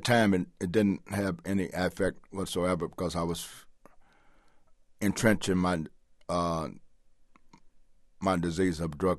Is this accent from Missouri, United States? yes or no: yes; St. Louis, Missouri, United States; now in Los Angeles, United States; not here in Los Angeles, but I'm from St. Louis, in and out of county jails, the state prison system in Missouri.